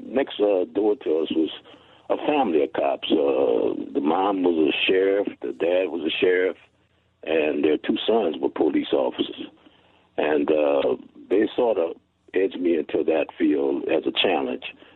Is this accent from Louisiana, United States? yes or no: yes; New Orleans, Louisiana, United States; I grew up in a little area called Holly Grove. It's a little area of town in New Orleans.